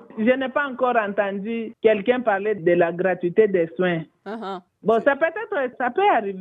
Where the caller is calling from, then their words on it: Lubumbashi, Haut-Katanga, DR Congo; Parce que ici, comme par exemple ici chez moi à Lubumbashi